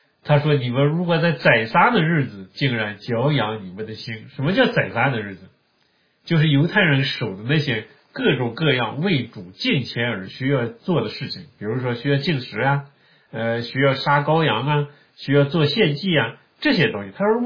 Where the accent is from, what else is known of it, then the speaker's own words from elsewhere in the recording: China; 这地方就是我们中国人很容易用一个词叫剥削，是吧？